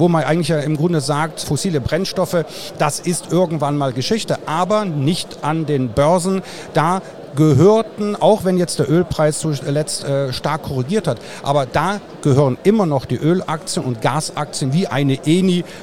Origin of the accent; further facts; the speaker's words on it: Rhineland, Germany; Ich bin Rheinländer